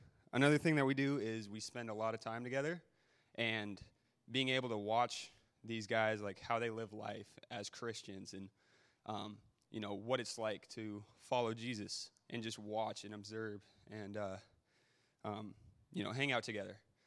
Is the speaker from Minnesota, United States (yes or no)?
no; Washington, United States; And I'm from Washington State, and I've been to a couple Bible studies up there